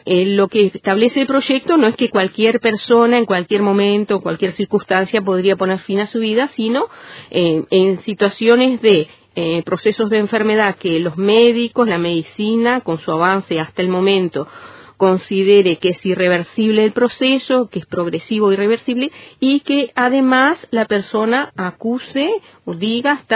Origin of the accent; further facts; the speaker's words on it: Uruguay; Nosotros somos, como ciudadanía uruguaya, los que tenemos que influenciar a nuestros representantes